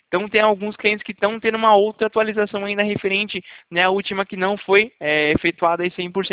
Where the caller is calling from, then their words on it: Itatiba, São Paulo, Brazil; aqui de Itatiba, interior de São Paulo também, tá?